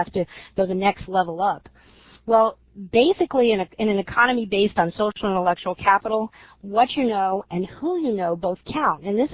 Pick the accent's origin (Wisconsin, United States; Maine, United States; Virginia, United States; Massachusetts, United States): Virginia, United States; Virginia Beach; I'm not from New York. I'm from Virginia Beach.